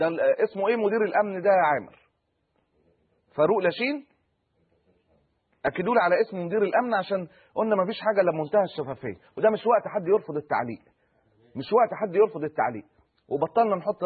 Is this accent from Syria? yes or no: no; Egypt